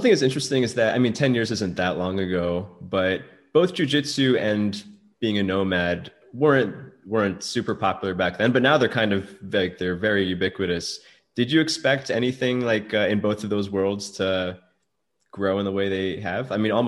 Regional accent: United States; Maybe it's just because I'm American

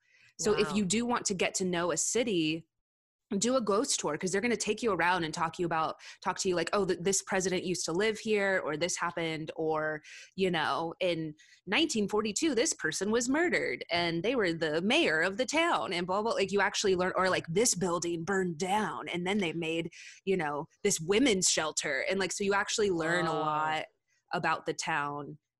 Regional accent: California, United States; like I'm from Southern California, and also like, you know, my family's in parts of Texas

